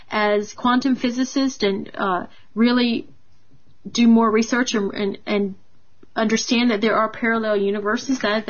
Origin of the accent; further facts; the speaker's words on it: Florida, United States; Well, I'm from North Florida, so we do have a couple of swamp monsters and weird people with mullet hairdos